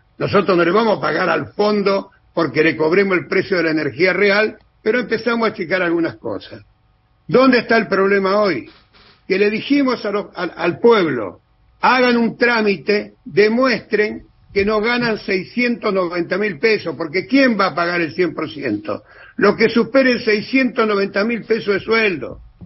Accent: Cañada de Gómez, Santa Fe, Argentina; Yo soy de Cañada de Gómez.

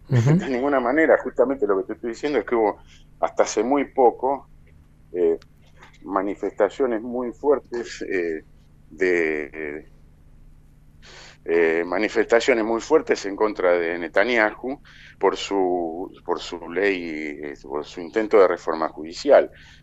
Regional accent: Argentina; nosotros como argentinos

